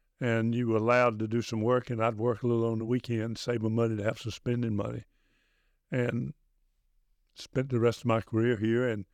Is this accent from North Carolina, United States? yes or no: yes; North Carolina, United States; as a kid growing up in Johnston County on a farm, we hadn't traveled anywhere hardly at all.